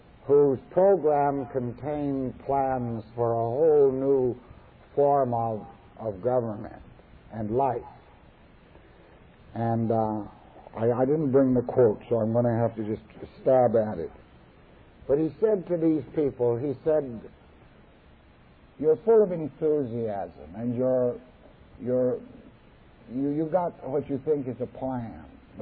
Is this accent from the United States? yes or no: no; Canada; I'm a Canadian.